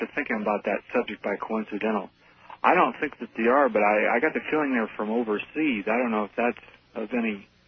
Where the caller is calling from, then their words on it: Fresno, California, United States; I'm calling from Fresno, California, and I'm on KMJ 580.